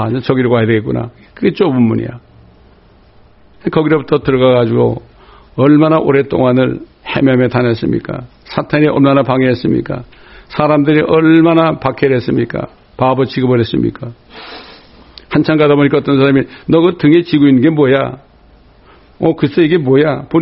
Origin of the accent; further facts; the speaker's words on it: Jecheon, North Chungcheong, South Korea; 아니 내 고향은 저 충청북도 제천인데 아유 어떻게 고향이냐고.